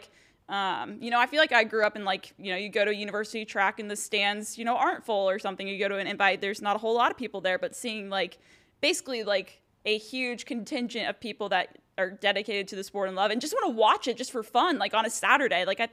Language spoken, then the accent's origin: English; North Carolina, United States; growing up in North Carolina, like, I mean, obviously you hear about Texas Relays